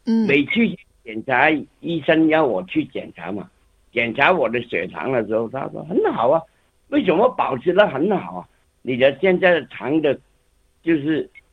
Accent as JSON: {"language": "Chinese", "town": "Guangzhou", "region": "Guangdong", "country": "China", "said": "因为我是广州人嘛"}